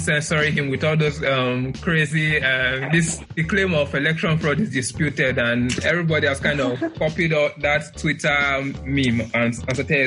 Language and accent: English; Nigeria; because I'm Nigerian, but when it comes to rice, I don't like Nigerian brands of rice.